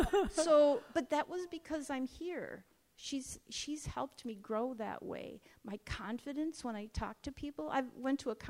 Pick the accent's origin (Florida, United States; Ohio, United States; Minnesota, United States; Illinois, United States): Minnesota, United States; Minneapolis; now in Iowa, United States; Grew up in Minneapolis. I'm from the Midwest area. And I now currently live along the Minnesota-Iowa border. I live in Iowa.